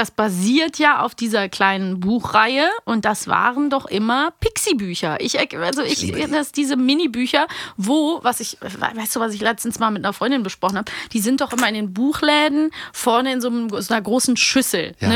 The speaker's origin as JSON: {"language": "German", "town": "Cologne", "region": "North Rhine-Westphalia", "country": "Germany", "tie": "born there", "said": "Ich komme nämlich aus Köln, gebürtig"}